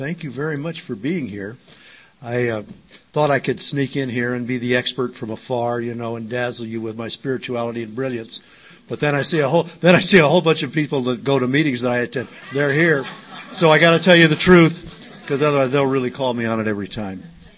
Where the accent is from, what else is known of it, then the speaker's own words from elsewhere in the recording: Chula Vista, California, United States; As I mentioned, I grew up in the South Bay down in Chula Vista.